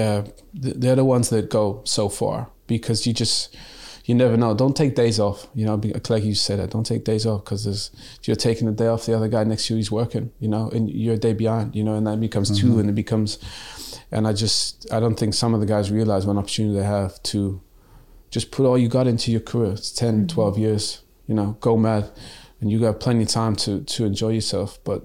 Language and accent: English; Canada; also born or lived in Germany; growing up in Canada